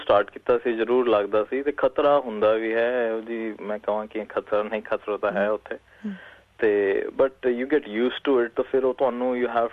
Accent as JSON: {"language": "Punjabi", "town": "Mohali", "region": "Punjab", "country": "India", "moved": "as an adult", "lives_now": "Melbourne, Australia", "said": "ਜੀ ਮੈਂ ਇੰਡੀਆ ਤੋਂ ਹੈਗਾ ਮੋਹਾਲੀ ਤੋਂ, ਤੇ ਮੈਂ ਆਇਆ ਸੀ ਆਸਟ੍ਰੇਲੀਆ ਮੈਲਬਰਨ ਇਨ 2005"}